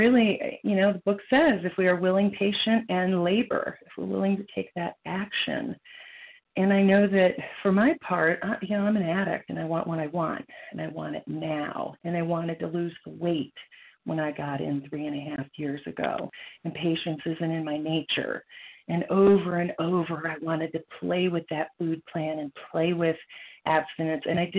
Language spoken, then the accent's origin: English; Colorado, United States; I'm from Colorado, and I'm a recovering compulsive overeater.